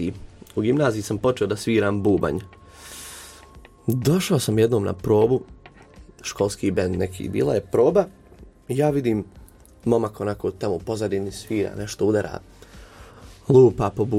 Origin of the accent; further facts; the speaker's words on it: Brčko, Brčko District, Bosnia & Herzegovina; imam 24 godine, dolazim iz Brčkog distrikta